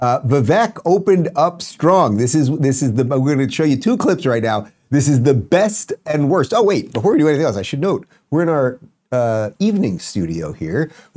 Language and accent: English; Miami, Florida, United States; I am outside the Republican debate here in my hometown of Miami.